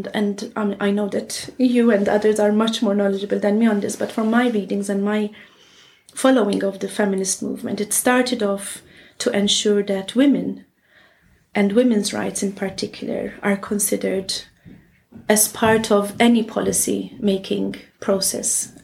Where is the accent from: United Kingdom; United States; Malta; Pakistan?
Malta; I'm originally from Malta. And I'm currently working at Roskilde University as professor in global studies.